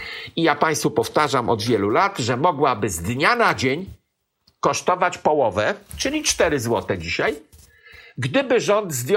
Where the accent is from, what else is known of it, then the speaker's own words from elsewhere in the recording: Osiek, Pomeranian Voivodeship, Poland; Moja wioska, Osiek koło Skurcza, Ciemnogród